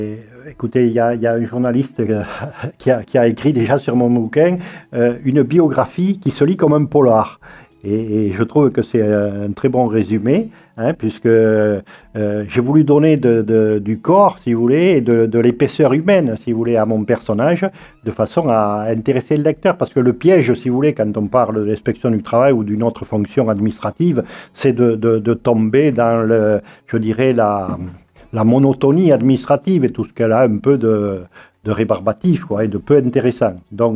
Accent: Occitanie, France; je suis originaire du Tarn, j'ai travaillé moi 5 ans à la direction départementale à Albi.

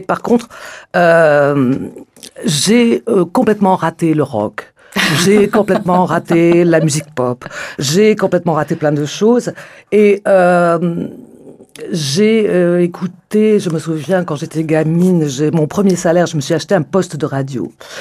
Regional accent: Nouvelle-Aquitaine, France; Et je suis rentrée dans les Landes, puisque je suis originaire des Landes il y a une dizaine d'années.

